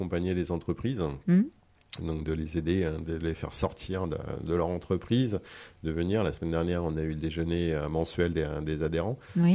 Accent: Levallois-Perret, Île-de-France, France; Moi, j'ai été élevé quand j'étais petit sur le Valois-Perret, au bord du périphérique, qui n'était pas couvert et qui était éclairé.

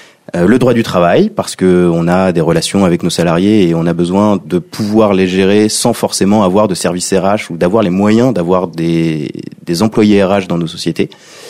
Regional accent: Argenteuil, Île-de-France, France; je suis revenu dans le Val d'Oise. Alors moi, je suis né à Argenteuil, mes parents habitent à Pontoise. Je suis du coin

